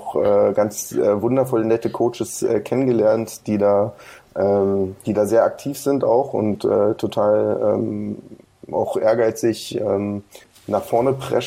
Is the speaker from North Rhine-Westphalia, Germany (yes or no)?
no; Brandenburg, Germany; Wir kommen ja immer noch aus Brandenburg.